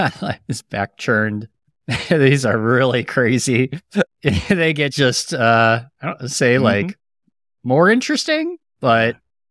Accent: Ohio, United States; So Ohio is my home state

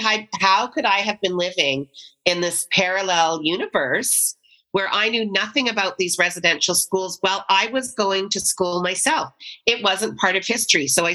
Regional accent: Canada; as a Canadian

